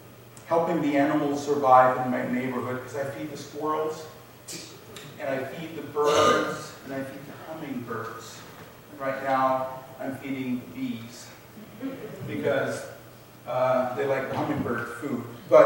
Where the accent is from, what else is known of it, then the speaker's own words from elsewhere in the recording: Oregon, United States; I grew up in the Willamette Valley. Willamette Valley has water.